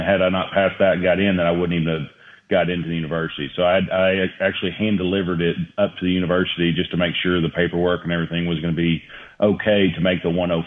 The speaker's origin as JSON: {"language": "English", "region": "Arkansas", "country": "United States", "tie": "born or raised there", "said": "You know, growing up in Arkansas, Dallas was always so close"}